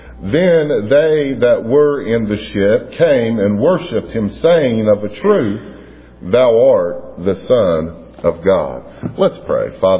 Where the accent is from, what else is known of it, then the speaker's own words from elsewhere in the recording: Lexington, Kentucky, United States; I'm from Lexington. Grew up in Lexington. Pastored 7 years in Lexington. 7 years in the mountains of eastern Kentucky in Lee County.